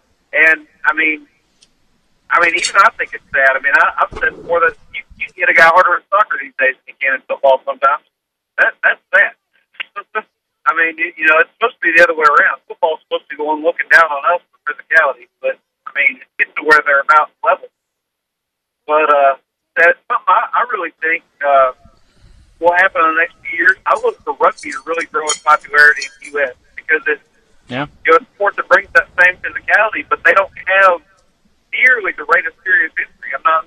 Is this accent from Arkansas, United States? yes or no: yes; Arkansas, United States; I grew up in Arkansas watching it, you know.